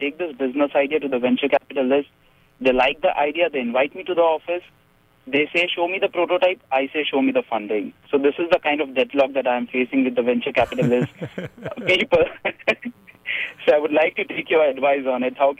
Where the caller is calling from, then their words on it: Milpitas, California, United States; I'm calling from Milpitas, Rohit.